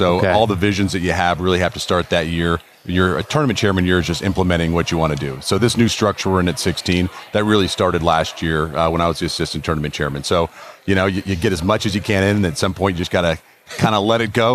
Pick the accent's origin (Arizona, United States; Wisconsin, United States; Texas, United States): Arizona, United States; Phoenix; I grew up born and raised in Phoenix, Arizona, so it's surreal to be the tournament chairman this year.